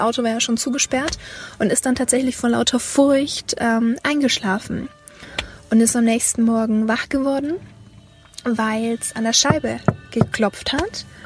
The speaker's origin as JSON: {"language": "German", "town": "Nuremberg", "region": "Bavaria", "country": "Germany", "said": "also wir kommen ja aus Nürnberg oder wohnen in Nürnberg"}